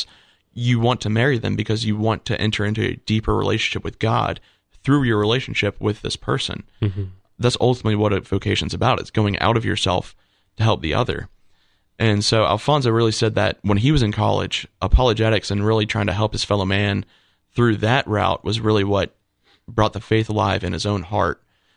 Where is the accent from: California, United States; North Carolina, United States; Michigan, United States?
North Carolina, United States; I was an altar server, basically the whole nine yards of a little man growing up in North Carolina being Catholic.